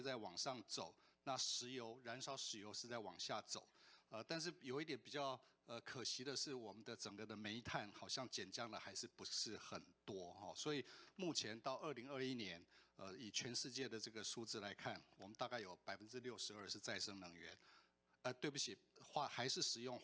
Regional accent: Taiwan; 因为我们台湾的发电是这种状况

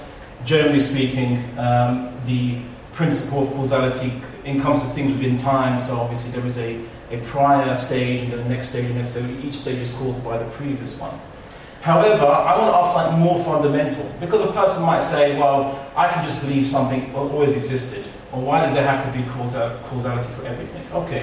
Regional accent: Portugal

